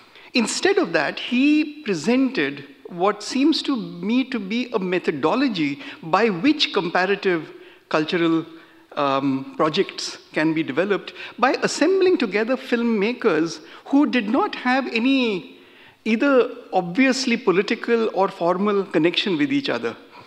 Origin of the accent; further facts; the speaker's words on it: Maharashtra, India; first language Marathi; English is a second language; my native language of Marathi describes pineapple as ananas. That is the name of the word pineapple in my language of Marathi.